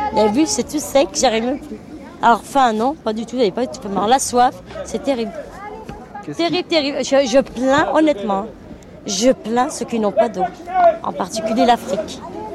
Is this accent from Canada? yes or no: no; France; born there; je suis née en France et tout, on est vachement francisé